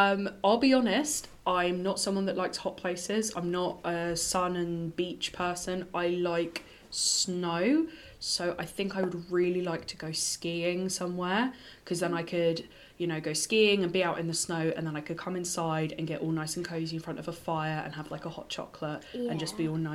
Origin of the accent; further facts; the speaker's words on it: Worthing, South East England, United Kingdom; So I was born in Worthing Hospital. I've lived here my whole life. For a couple of years when I was at uni, I lived in Bournemouth. But besides that, I've always lived here.